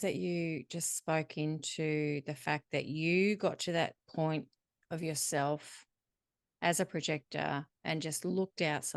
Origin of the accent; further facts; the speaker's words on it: Australia; accent: Australian; As my Australian isn't coming out, it's not all shit.